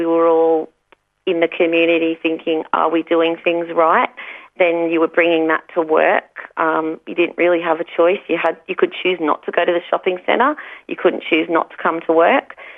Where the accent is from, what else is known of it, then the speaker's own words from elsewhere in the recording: Australia; each and every one of us as Australian citizens had